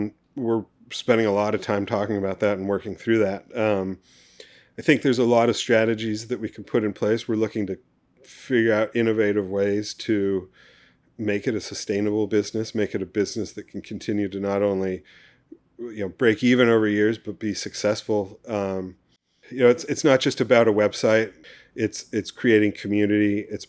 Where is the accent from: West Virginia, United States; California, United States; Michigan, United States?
California, United States; And we grew up in the Bay Area where the water's cold and not like super inviting.